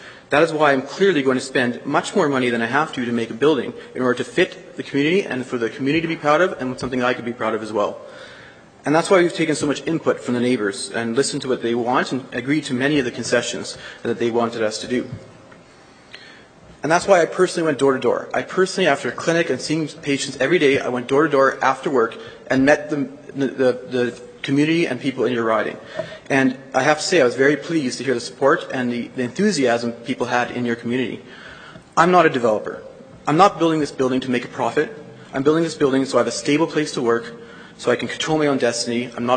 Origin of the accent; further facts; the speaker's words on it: Winnipeg, Manitoba, Canada; born there; I was born in Winnipeg, and I trained in medical school in Winnipeg and finished my dermatology residency in Vancouver, and I came back to Winnipeg because I love the city.